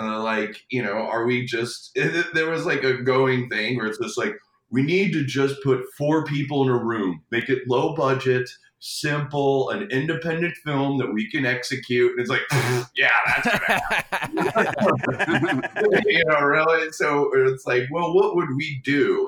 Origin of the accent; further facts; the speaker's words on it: Indianapolis, Indiana, United States; moved away as an adult; now in Los Angeles, United States; And I moved out to LA. I'm from Indianapolis originally, and I moved out after I graduated from college here in Indiana in 2008.